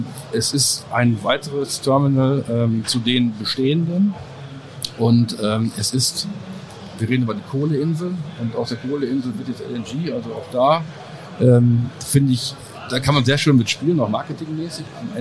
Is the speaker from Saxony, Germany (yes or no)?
no; North Rhine-Westphalia, Germany; Ich bin ein Kind des Ruhrgebiets.